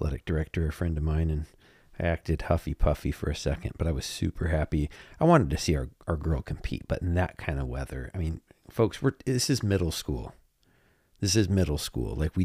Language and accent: English; Washington, United States; So, you know, we're from Washington State.